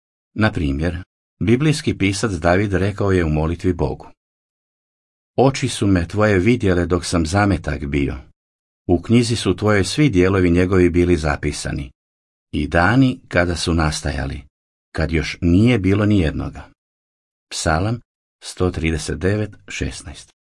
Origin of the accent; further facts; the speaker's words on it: Taiwan; Rodio sam se 1966. i odrastao sam na Tajvanu. Moji roditelji držali su se vjerskih nazora koji su bili svojevrsna mješavina taoizma i budizma.